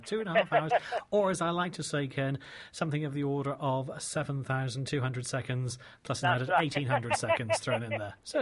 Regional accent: Yorkshire and the Humber, United Kingdom; as a Yorkshireman

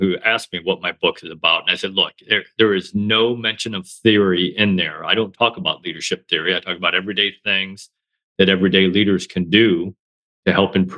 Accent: Illinois, United States; now in Florida, United States; Yeah, so I grew up in a small little farm town in northern Illinois, which is why I live in Florida, because I'm never living through winters like that ever again.

